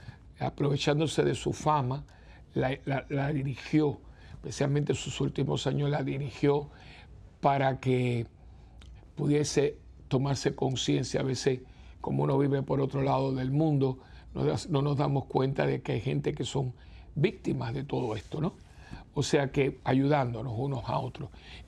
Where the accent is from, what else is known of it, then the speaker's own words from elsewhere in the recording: Cuba; now in Miami, United States; cuando yo salí de Cuba, yo fui para Miami, ¿no? Cuando yo llegué a Miami, aquello era Miami como tal, un pueblo de campo